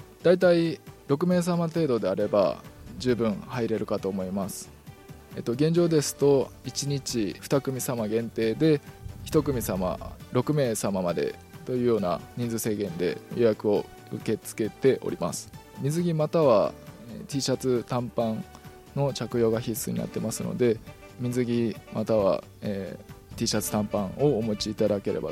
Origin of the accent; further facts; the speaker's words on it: Hyogo, Japan; now in Towada, Japan; 僕が生まれ育った兵庫県とは全く違う自然環境がここにはありまして